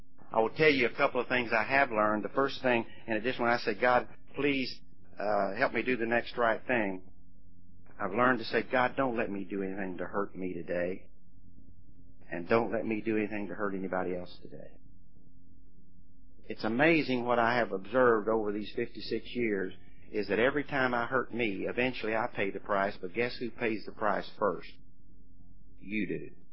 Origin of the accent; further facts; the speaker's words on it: Mayfield, United States; I was born and raised in Mayfield, a little town not too far from here, as you well know.